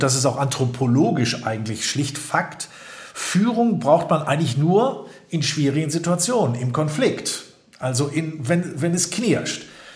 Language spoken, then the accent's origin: German; Essen, North Rhine-Westphalia, Germany; In meiner alten Heimatstadt Essen gibt es das auch.